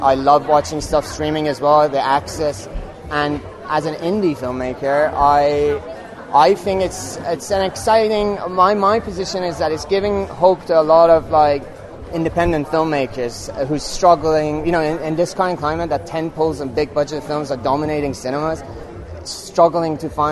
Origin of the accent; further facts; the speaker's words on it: Iran; I was born in Iran and I grew up there